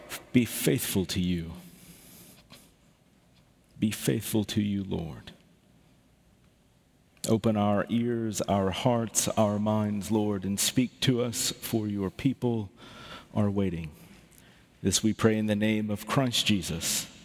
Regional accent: Arkansas, United States; Growing up in Arkansas, we didn't really have choral or classical music.

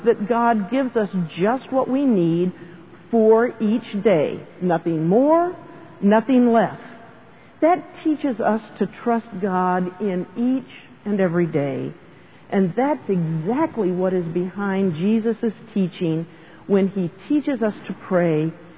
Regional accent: Key West, Florida, United States; But growing up in Key West, Florida in the late 50s, I remember the Bread Man.

